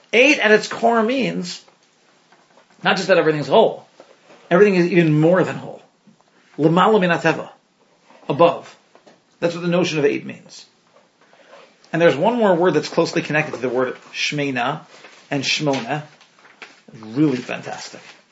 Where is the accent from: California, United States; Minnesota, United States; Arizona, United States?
Arizona, United States; Yes, I am an American. Yes, I am an Arizonan.